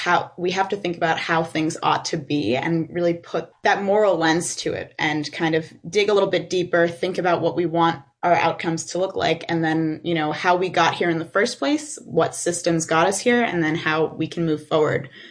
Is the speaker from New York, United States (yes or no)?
yes; Livingston Manor, New York, United States; I grew up in Sullivan County in Livingston Manor. My family runs and works Snowdance Farm.